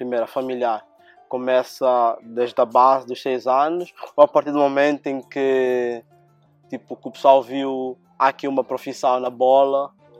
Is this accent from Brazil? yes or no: no; Angola; now in Portugal; porque eu também vim de Angola a Portugal, estás a ver? Então, é bué, por mais que nos sentimos europeus, tipo, sabemos de onde somos.